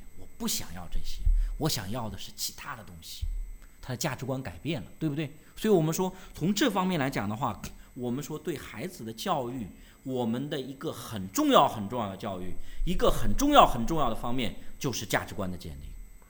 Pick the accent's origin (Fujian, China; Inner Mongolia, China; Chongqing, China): Inner Mongolia, China; born there; 我父亲本来原来说要带我们姐弟三个回一趟老家去广东，因为我是在内蒙古出生的，从来没回去